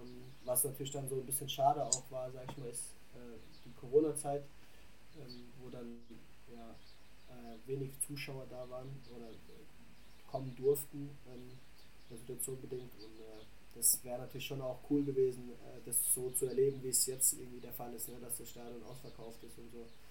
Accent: Ludwigshafen, Rhineland-Palatinate, Germany; Das ist ja meine Heimat auch, sage ich mal, ich komme aus Ludwigshafen. Von daher irgendwie so eine halbe Stunde von Lautern entfernt.

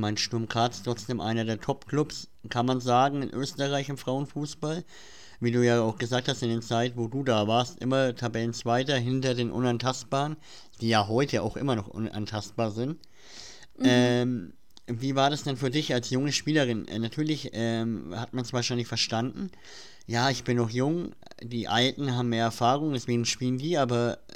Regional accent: Germany; das sage ich als Deutscher

